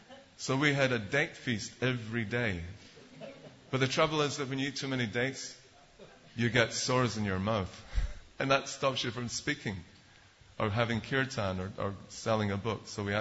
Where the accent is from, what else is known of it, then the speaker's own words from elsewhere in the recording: Scotland, United Kingdom; I'm not even American. I'm British. I'm going to call my consulate. You're going to be in big trouble. And the guy believed me. He wasn't expecting that. And then a mad Scotsman on his hands.